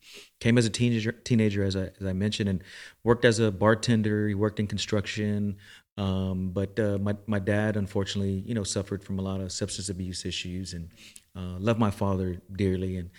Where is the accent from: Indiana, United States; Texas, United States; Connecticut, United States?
Texas, United States; Houston; But I grew up in Northeast Houston, off of 59 North and Parker, just east of Parker, off Hirsch and Parker, next to the railroad tracks.